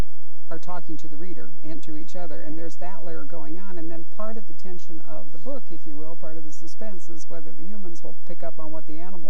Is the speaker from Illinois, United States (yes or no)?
yes; Chicago, Illinois, United States; I grew up in Chicago, and you could sort of see the split.